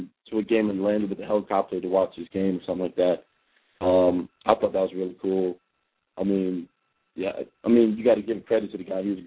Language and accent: English; New York City, New York, United States; I'm from New York City myself